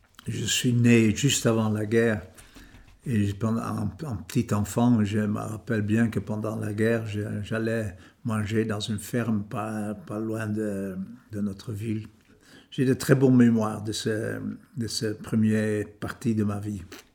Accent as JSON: {"language": "French", "town": "Weesp", "region": "North Holland", "country": "Netherlands", "tie": "born or raised there", "also_born_or_lived": "Amsterdam", "second_language": "French", "moved": "yes", "said": "Je suis né en Amsterdam. Je suis né en Amsterdam et je vivais dans une petite ville à côté, 10 km d'Amsterdam. C'était une petite ville industrielle et agricole. L'industrie, c'était Van Houten Chocolat. Mon village, il s'appelait Weesp, c'était le ville de chocolat."}